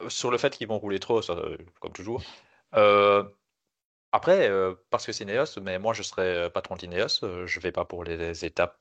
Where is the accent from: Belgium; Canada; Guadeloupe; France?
Belgium; c'est pas parce que je suis belge